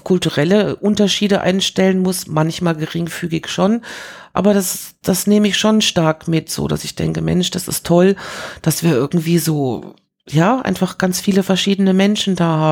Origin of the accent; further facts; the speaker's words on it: Paris, Île-de-France, France; Also ich bin ja als Kind in Frankreich groß geworden und habe so dieses Paris der 70er Jahre noch erlebt. Und das war schon was Besonderes, so als Deutsche in Frankreich zu sein.